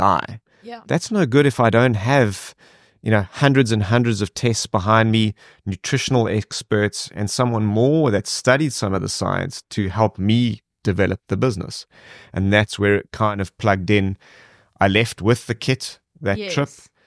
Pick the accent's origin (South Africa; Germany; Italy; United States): South Africa; And I then said, okay, well, I'm typical South African, you know, we're going to find a way to make this happen.